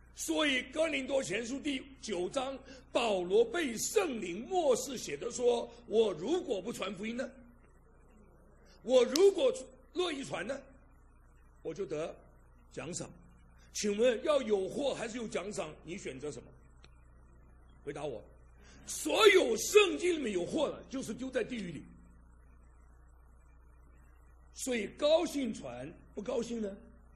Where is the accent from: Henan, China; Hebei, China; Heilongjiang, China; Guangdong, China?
Guangdong, China; 因为我广东人，听懂没有？我们什么都吃的。